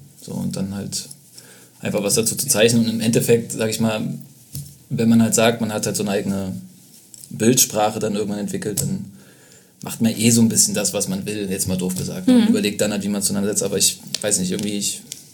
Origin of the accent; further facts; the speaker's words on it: Leipzig, Saxony, Germany; Ich komme aus Leipzig.